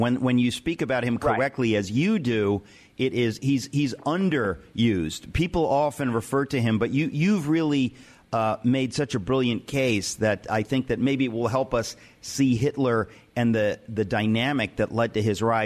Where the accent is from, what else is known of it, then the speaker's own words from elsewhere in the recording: New York, United States; it is New York from the 1970s and 80s when you and I grew up in the New York area.